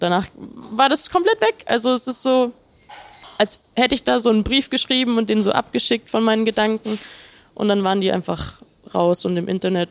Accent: Munich, Bavaria, Germany; dann eben in München zu sein, in meiner Heimatstadt

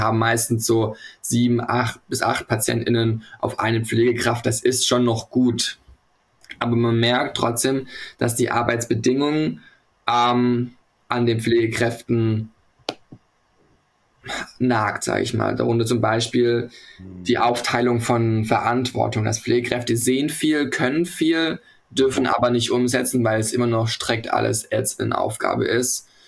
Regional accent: Hamburg, Germany; Ich komme aus Hamburg und ich studiere gerade Pflege im 8. Semester.

